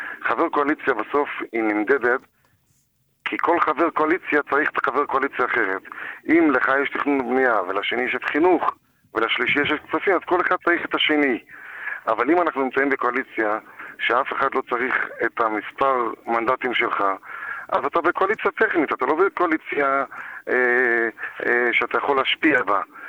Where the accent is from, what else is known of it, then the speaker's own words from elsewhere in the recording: Jerusalem, Jerusalem District, Israel; now in Beitar Illit; אני נולדתי בתשמ"א בירושלים, בתוך תוך ירושלים, בלב ליבה של ירושלים, ברחוב מאה שערים, ושם גדלתי. אחרי החתונה עברתי לביתר